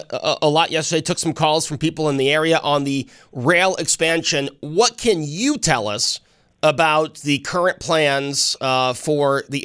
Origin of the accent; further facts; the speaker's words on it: New York, United States; I grew up taking the train. I grew up on Mount Vernon, right? So I took the train everywhere. I mean, we would go down to South Campus Station, go downtown every Sabres game.